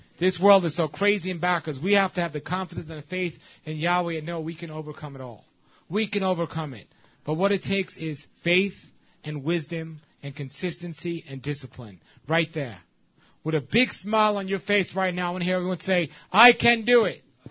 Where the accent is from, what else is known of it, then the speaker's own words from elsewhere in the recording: New York City, New York, United States; I'm from New York City, and wherever I go around the world, I'm out of the city.